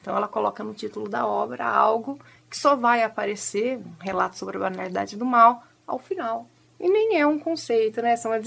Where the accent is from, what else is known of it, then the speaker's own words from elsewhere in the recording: Londrina, Paraná, Brazil; mas eu sou londrinense, nasci em Londrina e fui estudar em Maringá. Aí eu concluí a faculdade e voltei a Londrina.